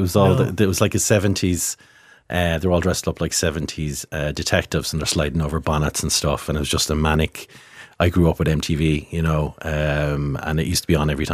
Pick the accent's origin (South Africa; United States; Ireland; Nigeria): Ireland; Waterford, Munster; also born or lived in Dublin; I moved from Dublin thinking I'd get a job in Waterford, where I used to kind of grow up, so...